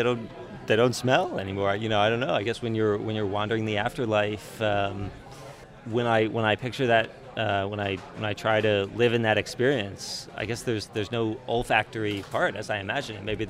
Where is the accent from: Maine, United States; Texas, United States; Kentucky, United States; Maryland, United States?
Maryland, United States; There's a Roy Rogers about 5 minutes from the house where I grew up in Maryland.